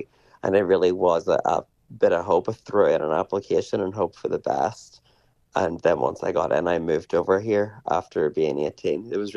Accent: Northern Ireland, United Kingdom; I'm originally from the north. I'm from County Down.

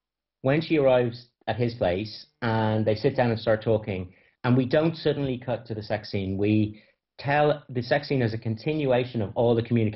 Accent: Ireland; as somebody Irish and living here, it's nice to be able to do something here and film in places that I really love and everything.

